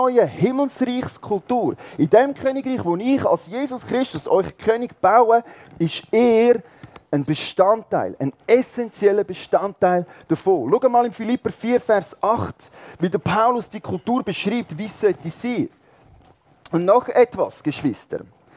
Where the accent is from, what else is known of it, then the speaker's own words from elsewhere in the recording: Switzerland; Ich weiss, wir als Schweizer, wir haben schon fast eine Zwangsneurose.